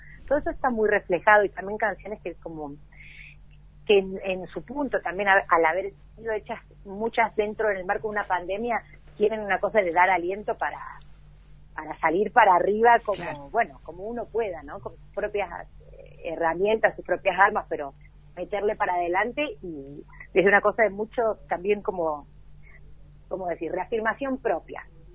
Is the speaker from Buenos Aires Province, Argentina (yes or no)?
no; Córdoba, Argentina; accent: Argentine, Cordoban; moved away; viví 10 años en México, y en México de hecho se me cagaron de risa siempre porque me dijeron que no podían creer que viviendo 10 años afuera ellos me seguían escuchando hablar como argentina y como cordobesa.